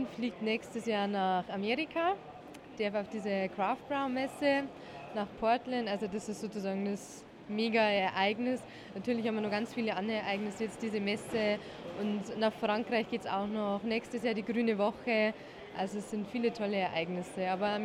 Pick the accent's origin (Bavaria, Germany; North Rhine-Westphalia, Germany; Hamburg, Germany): Bavaria, Germany; Wolnzach; Also wir haben bei uns in Wolnzach ein Volksfest und da ist immer ein Wahlabend.